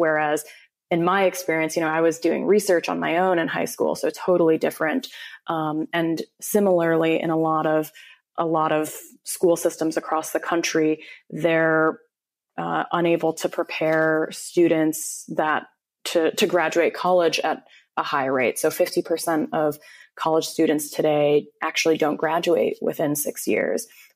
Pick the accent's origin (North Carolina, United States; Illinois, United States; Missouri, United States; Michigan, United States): Illinois, United States; now in San Francisco, United States; No, so I'm actually from the Chicago suburbs. I grew up there for all of my life up until college. And yeah, that was my childhood, just a Midwest suburban girl, actually.